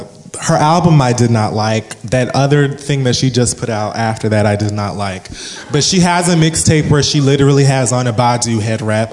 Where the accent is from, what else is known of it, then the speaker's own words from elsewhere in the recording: United Kingdom; accent: British; they were telling me not to bring my British accents over here